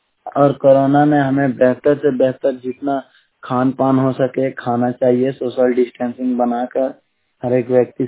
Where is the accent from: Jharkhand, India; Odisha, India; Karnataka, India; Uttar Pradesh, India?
Jharkhand, India; Vishnugarh; और मैं विष्णुगढ़ से हूँ।